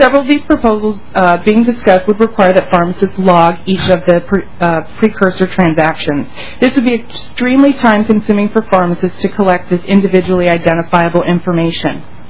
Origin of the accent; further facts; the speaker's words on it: Minnesota, United States; I am a Minnesotan. My home and office are both in Minneapolis.